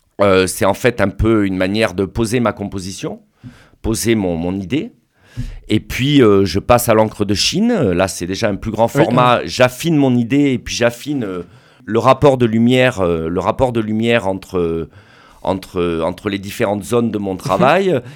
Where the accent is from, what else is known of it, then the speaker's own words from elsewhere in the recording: Bordeaux, Nouvelle-Aquitaine, France; je me rapproche un peu de ma région d'origine. Hein. Moi, je suis de la Gironde, hein, je suis né à Bordeaux.